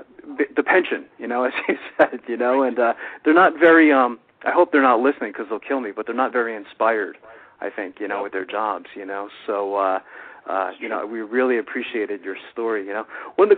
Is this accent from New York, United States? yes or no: yes; Brooklyn, New York, United States; born there; I was born in Brooklyn, Tom.